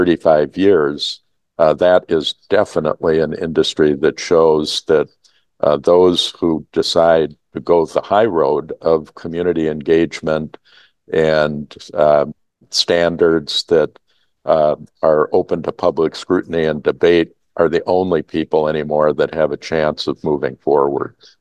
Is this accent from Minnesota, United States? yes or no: yes; Minnesota, United States; in my home state, the state of Minnesota